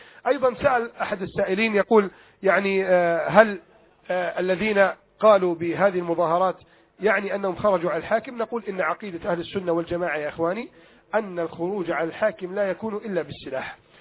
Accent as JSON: {"language": "Arabic", "country": "Egypt"}